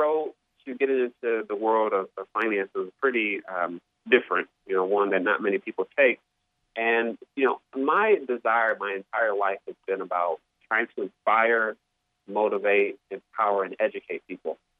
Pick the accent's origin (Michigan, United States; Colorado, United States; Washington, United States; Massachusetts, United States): Michigan, United States; Kalamazoo; I grew up on Kalamazoo's east side, and I was, again, a third grader at Northeastern Elementary.